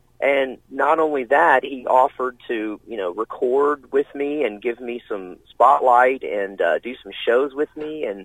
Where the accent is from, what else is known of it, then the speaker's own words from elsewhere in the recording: Galveston, Texas, United States; now in Houston, United States; I'm from Galveston originally, which is down on the coast of Texas. The Houston's only 50 miles up, you know, the coast, and that's where I've been living for the last 20 something years.